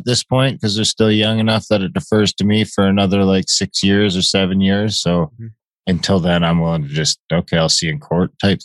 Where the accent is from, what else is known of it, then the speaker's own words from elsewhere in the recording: Mishkilgaming, Ontario, Canada; I'm registered from, I don't know the treaty number, but I'm from Mishkilgaming, number 203, Ojibwe Nation in Northern Ontario.